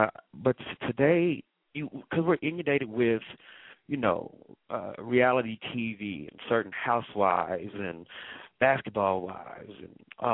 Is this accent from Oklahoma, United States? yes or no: yes; Oklahoma City, Oklahoma, United States; Grew up, came from the east side of Oklahoma City originally, H Street Departments to be exact.